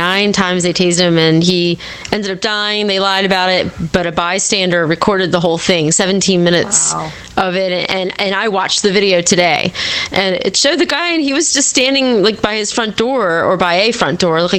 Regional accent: Maryland, United States; Yeah, well, I'm from Maryland.

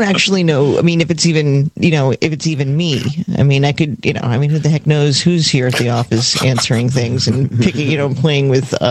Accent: New York, United States; No, I'm from New York, but it, you know, I mean, I know Poughkeepsie

